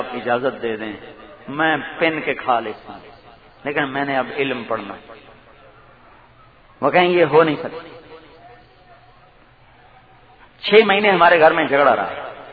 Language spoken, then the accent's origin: Urdu; Punjab, Pakistan; ہمارا گاؤں ہے ضلع ملتان میں, میاں چنوں سے 15 کلومیٹر شمال کی طرف.